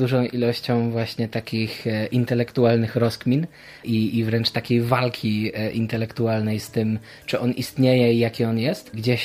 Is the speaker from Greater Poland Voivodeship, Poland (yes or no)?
yes; Poznań, Greater Poland Voivodeship, Poland; ja akurat z Poznania jestem, więc nie musiałem się nigdy przeprowadzać